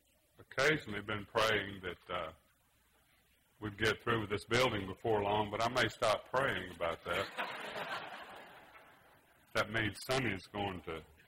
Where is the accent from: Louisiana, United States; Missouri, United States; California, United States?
Louisiana, United States; also born or lived in Arkansas; but I didn't grow up in Arkansas. I grew up in Louisiana. And I grew up about 16 miles from the Mississippi River in the Delta on the Louisiana side across the river from Natchez, Mississippi.